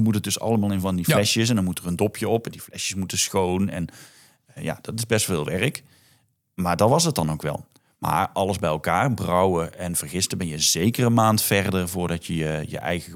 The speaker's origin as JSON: {"language": "Dutch", "country": "Netherlands", "said": "sta je als Nederlander, notabene, sta je daar voor zo'n klas met meestal Belgen."}